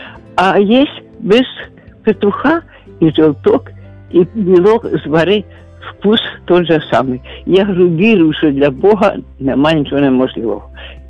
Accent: Kyiv, Ukraine; Ні, я з Києва

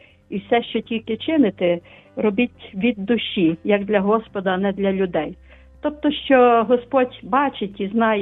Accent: Lviv, Lviv Oblast, Ukraine; я зі Львова.

